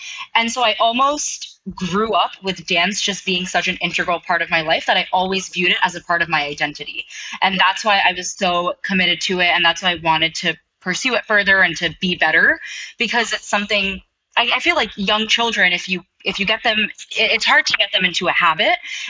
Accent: Brooklyn, New York, United States; So definitely some fond memories of growing up in Brooklyn. But part of our experience growing up in Brooklyn was really rooted in dance.

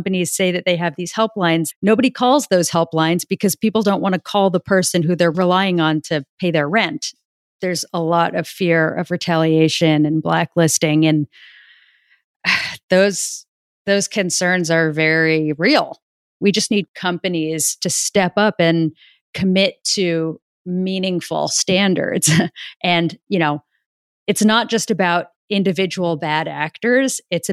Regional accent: New York City, New York, United States; You know, I grew up in New York City.

